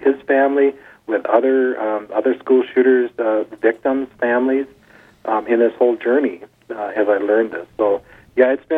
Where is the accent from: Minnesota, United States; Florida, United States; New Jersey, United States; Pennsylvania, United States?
Minnesota, United States; Grand Rapids; my hometown of Grand Rapids, Minnesota, had a school, the very first school shooter in the nation in 1966.